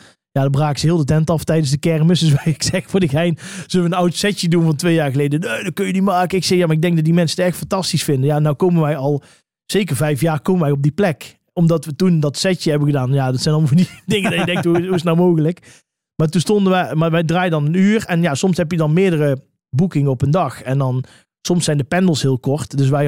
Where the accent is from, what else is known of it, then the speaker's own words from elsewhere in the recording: Eindhoven, North Brabant, Netherlands; Ik kom uit Eindhoven